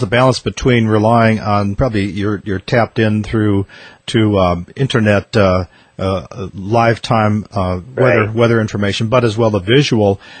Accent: Midwest, United States; I grew up in the Midwest, in Minnesota, Wisconsin, where there were plenty of tornadoes.

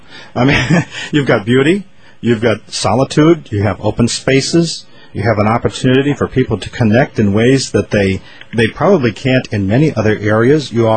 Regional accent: Minnesota, United States; But I grew up in Minnesota.

